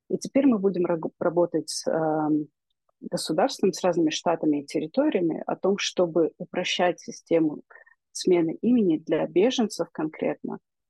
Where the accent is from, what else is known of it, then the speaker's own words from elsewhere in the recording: Ukraine; мы из Украины